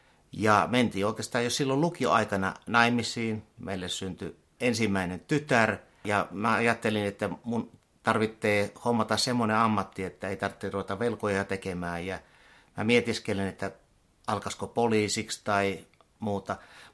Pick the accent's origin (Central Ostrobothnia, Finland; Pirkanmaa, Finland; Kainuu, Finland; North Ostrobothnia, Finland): Central Ostrobothnia, Finland; Kälviä; Minä olen syntynyt Kälviällä, kasvanut siellä lapsuuteni ja nuoruuteni ja Kälviältä käsin myöskin sitten lukion Kokkolassa.